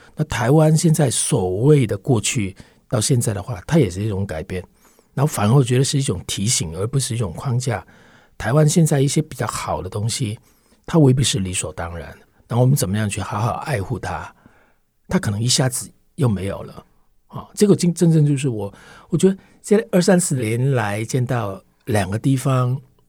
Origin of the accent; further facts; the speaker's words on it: Hong Kong; moved away as an adult; now in Taiwan; 我们毕竟在香港那种生活形态或者说跟中国之间很密切的关系里面长大，然后我在香港出生，